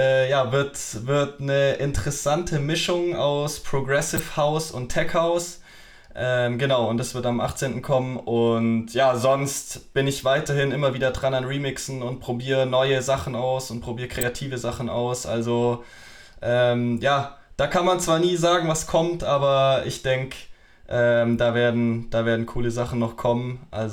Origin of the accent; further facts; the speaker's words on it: Stuttgart, Baden-Württemberg, Germany; Und ja, sonst komme ich eigentlich aus dem Raum Stuttgart.